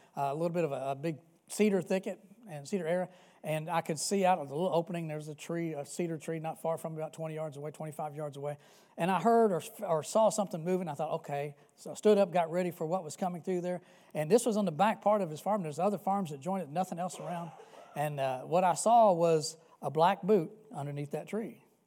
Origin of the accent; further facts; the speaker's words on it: Louisville, Kentucky, United States; I grew up just outside of Louisville, Kentucky, and frequented Jefferson Mall quite a bit.